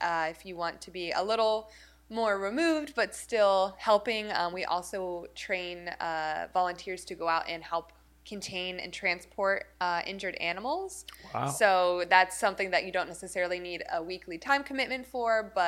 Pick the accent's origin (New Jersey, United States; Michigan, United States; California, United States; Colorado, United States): New Jersey, United States; now in Miami, United States; So I'm originally from New Jersey. Mm-hmm. So I actually moved to Miami for Pelican Harbor.